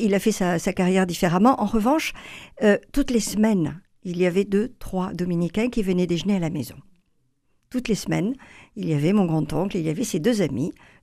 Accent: Toulouse, Occitanie, France; born there; Non, je suis née à Toulouse.

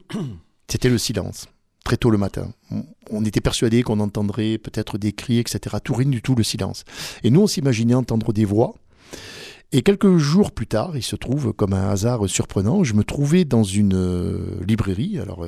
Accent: Senegal; born there; qui est d'ailleurs le plat de référence au Sénégal, mon pays natal.

